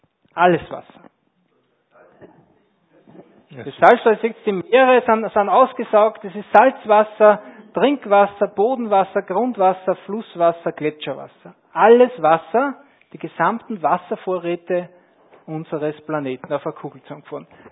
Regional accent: Kleinreifling, Upper Austria, Austria; oder von mir aus in Kleinreifling, wenn ich sitze in meinem Heimatort

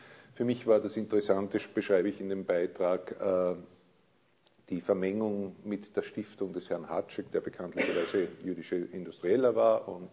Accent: Linz, Upper Austria, Austria; moved away as an adult; Ich bin geborener Linzer, bin seit vielen, vielen Jahren, seit ich zu studieren begonnen habe, weg von dieser Stadt, komme aber immer wieder gern zurück von Zeit zu Zeit.

